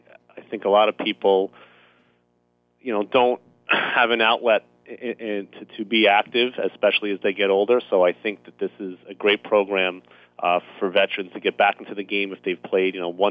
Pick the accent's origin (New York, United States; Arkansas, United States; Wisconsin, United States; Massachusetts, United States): New York, United States; Huntington; And I grew up in Huntington area and playing Crab Meadow Golf Course.